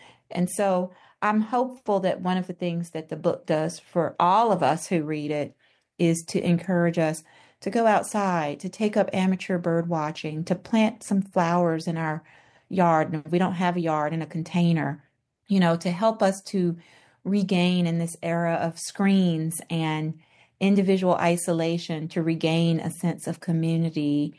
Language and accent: English; Memphis, Tennessee, United States; I'm a native Southerner, Francesca. I'm from Memphis, born and raised.